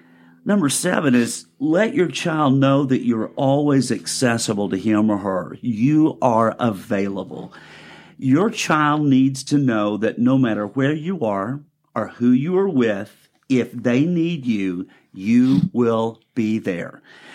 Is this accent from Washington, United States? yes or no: no; Arkansas, United States; I grew up in Arkansas.